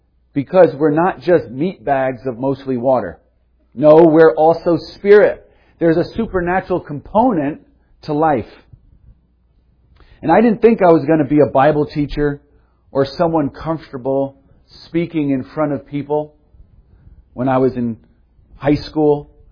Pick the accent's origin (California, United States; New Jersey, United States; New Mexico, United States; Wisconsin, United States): New Jersey, United States; I said mama like I was from the South, but I'm not from the South. I'm born and raised Garden State.